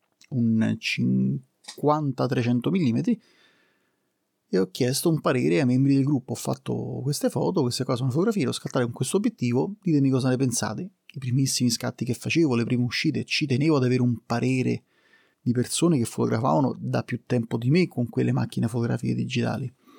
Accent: Rome, Lazio, Italy; lui è di Roma, io sono di Roma

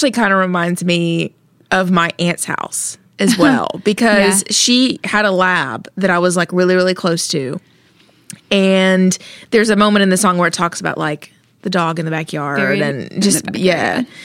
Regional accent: Hephzibah, Georgia, United States; I grew up in Augusta, Georgia. I grew up in a really small, it's a small town called Hepzibah.

